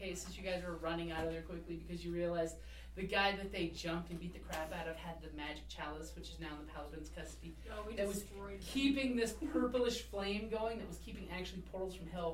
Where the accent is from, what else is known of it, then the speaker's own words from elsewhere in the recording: Arizona, United States; So since we're all from Arizona